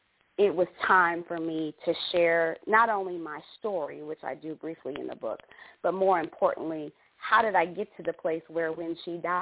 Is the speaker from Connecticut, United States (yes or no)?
no; Detroit, Michigan, United States; By way of background, I grew up in Detroit.